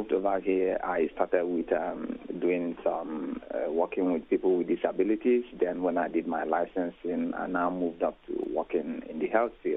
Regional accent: Nigeria; I'm a Nigerian.

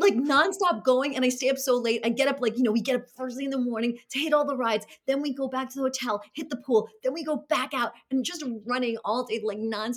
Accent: Brooklyn, New York, United States; I didn't go that much as a kid because I grew up in Brooklyn.

